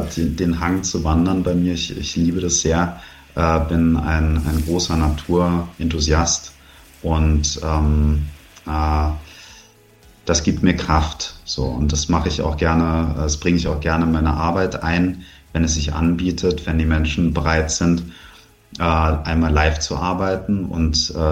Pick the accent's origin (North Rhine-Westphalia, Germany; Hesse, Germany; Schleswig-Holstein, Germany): Hesse, Germany; Frankfurt am Main; born or raised there